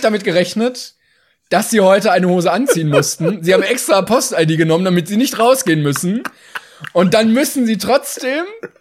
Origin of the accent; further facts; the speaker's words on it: Northern Germany, Germany; Allerdings fühle ich mich als Norddeutscher vernachlässigt